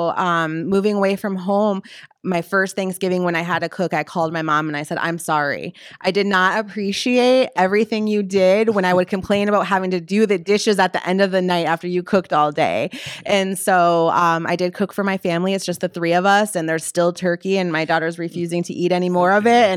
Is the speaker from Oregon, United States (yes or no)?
no; Sault Ste. Marie, Michigan, United States; I actually grew up in a border town in the Upper Peninsula of Michigan. So my hometown is Sault Ste. Marie, Michigan, and it's the last exit before you get to Canada, the international border.